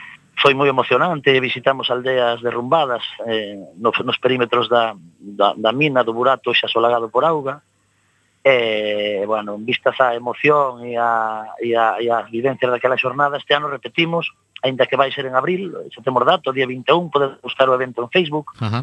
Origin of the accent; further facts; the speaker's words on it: Encrobas, Galicia, Spain; moved away as an adult; eu nací nas Encrobas, medrei nas Encrobas e fun deixado das Encrobas de adulto, non? Vin como o val se foi destrozando pouco a pouco e como as máquinas e o burato provocou o derrumbamento da aldeana que eu vivía, que eran alrededor de 80 casas.